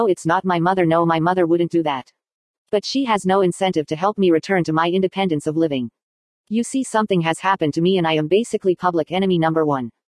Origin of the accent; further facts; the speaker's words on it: San Bernardino, California, United States; I've been back in my hometown of San Bernardino since July of 2017. I've been living with my mother in the house that I grew up in since I was age 5. I am now at age 55